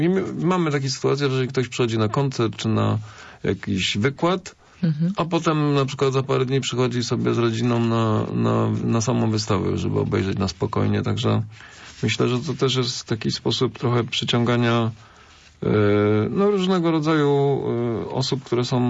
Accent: Poznań, Greater Poland Voivodeship, Poland; ja jestem z rodowitym poznaniakiem

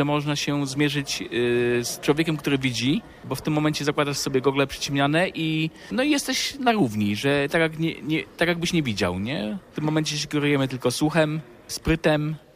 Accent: Czaplinek, West Pomeranian Voivodeship, Poland; now in Poznań, Poland; pochodzę z Czaplinka, okolic Czaplinka, teraz już od kilkunastu lat mieszkam w Poznaniu.

